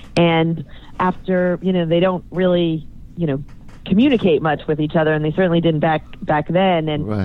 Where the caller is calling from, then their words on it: Brooklyn, New York, United States; I'm calling you from Brooklyn, New York.